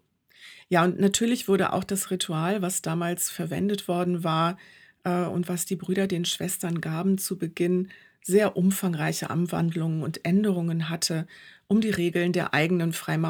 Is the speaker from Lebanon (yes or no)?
no; Rhineland, Germany; Also als Rheinländerin würde ich sagen, da sind auch rheinische Lösungen gefunden worden.